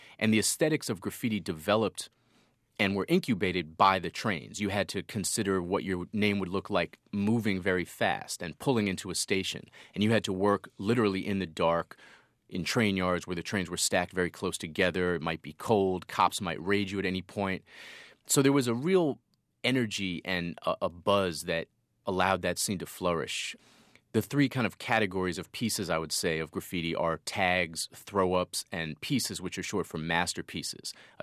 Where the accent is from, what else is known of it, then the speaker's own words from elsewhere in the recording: Boston, Massachusetts, United States; No. I grew up in Boston, so I was doing it in Boston.